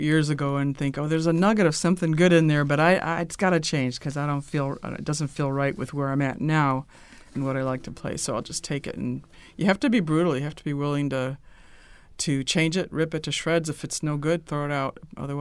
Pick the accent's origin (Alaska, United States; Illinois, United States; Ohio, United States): Illinois, United States; Chicago; We grew up in Beverly, just up the street from the Dan Ryan Woods, so I wrote a song about that.